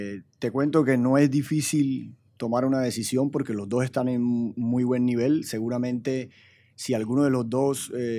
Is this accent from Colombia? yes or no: yes; Colombia; de la alegría que nosotros somos como colombianos